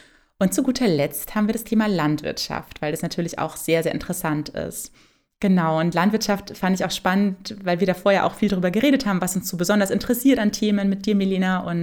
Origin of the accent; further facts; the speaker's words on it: Bavaria, Germany; now in Berlin, Germany; Ja, ich bin tatsächlich selbst auch auf dem Land aufgewachsen, in einem kleinen Dorf in Bayern. Und ich bin aber jetzt ja schon seit einigen Jahren in Berlin.